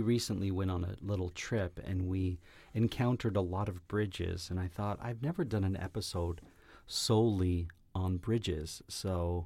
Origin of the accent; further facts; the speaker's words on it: Woodbridge, Ontario, Canada; now in Toronto, Canada; the bridge that strikes me the most would be from my hometown of Woodbridge.